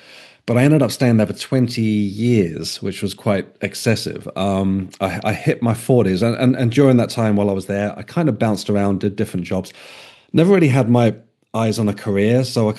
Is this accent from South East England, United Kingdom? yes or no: yes; Isle of Wight, South East England, United Kingdom; moved away as an adult; also born or lived in Helsinki; I grew up on the Isle of Wight. When I hit my 20s, I moved to Helsinki in Finland.